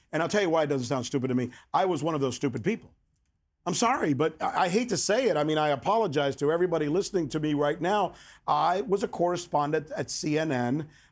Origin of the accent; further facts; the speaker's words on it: United States; as an American, I was always told